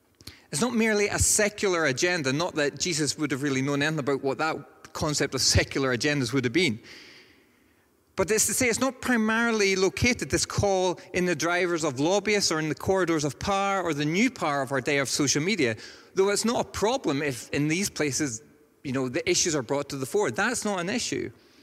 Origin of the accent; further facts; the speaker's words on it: Northern Ireland, United Kingdom; I have a somewhat disguised accent to some. But I grew up in a village in Northern Ireland, almost entirely Protestant.